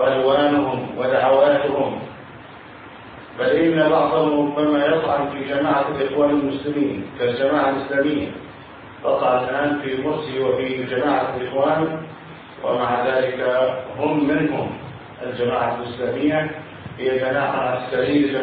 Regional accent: Egypt; بلدنا مصر

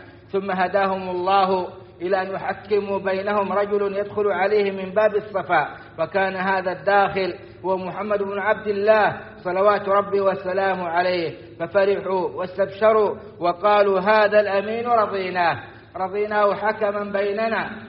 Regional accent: Saudi Arabia; وأدم على بلادنا السعودية أمنها وإيمانها ومقدساتها

